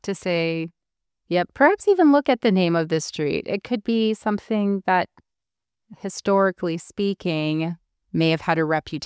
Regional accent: Ontario, Canada; I'm originally from Ontario, as you are as well

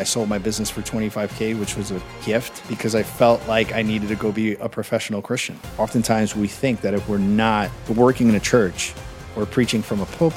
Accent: Medellin, Antioquia, Colombia; Well, I'm originally from Medellin, Colombia. It seems like it's another world away, but it's only 3 hours away from Florida.

